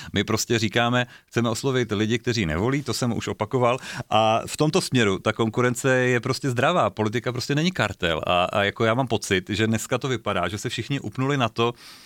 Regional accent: Havířov, Moravian-Silesian Region, Czechia; Já jsem ze Severní Moravy, z Havířova, vyrůstal jsem prostě v prostředí, které bylo jiné než tady, než mají lidi představu tady ve velkých městech

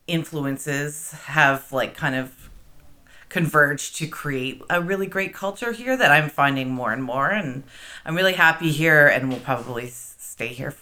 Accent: Waterloo, Ontario, Canada; also born or lived in Toronto; I grew up in Waterloo, and I did move to Toronto to sort of like sow my wild oats in my mid-20s. 4 years of mayhem in the big city, mm-hmm. and then came back home and met my wife, and we've really settled here in Kitchener

